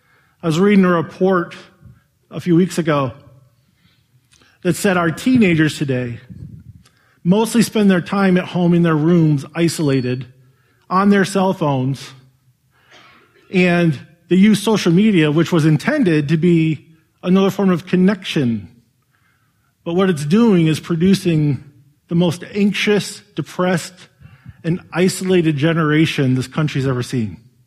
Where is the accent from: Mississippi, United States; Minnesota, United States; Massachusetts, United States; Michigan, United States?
Michigan, United States; Owosso; also born or lived in Detroit; I was born in Detroit, Michigan, but in 1976, my family moved to a small town called Owosso outside of Lansing. That's where I grew up. That's where I graduated high school.